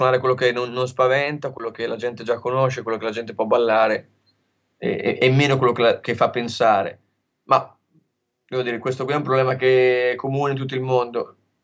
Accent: Faenza, Emilia-Romagna, Italy; Come dicevamo, vengo dalla Romagna. La Romagna è un luogo molto creativo, pieno di gente che suona

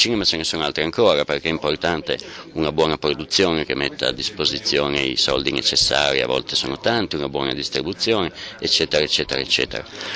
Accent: Bologna, Emilia-Romagna, Italy; da bolognese, come tutti i bolognesi

